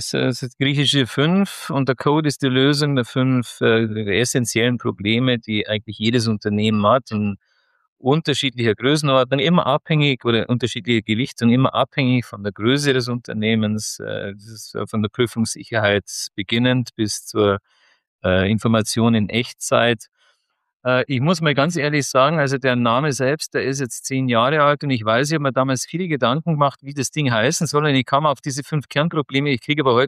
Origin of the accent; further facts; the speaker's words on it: Altötting, Bavaria, Germany; Geografische Herkunft, Altötzing, mitten in Bayern, born and bred Bavarian, wenn man so will.